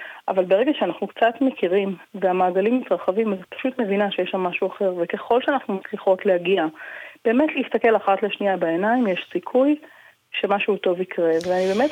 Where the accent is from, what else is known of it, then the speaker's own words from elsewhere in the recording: Tel Aviv, Tel Aviv District, Israel; שגדלתי בתל אביב, הייתי ילדה חרדית בתל אביב